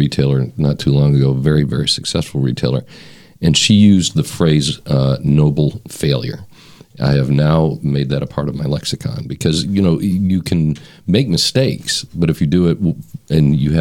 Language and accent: English; Georgia, United States; I'm from the South. I grew up in Georgia.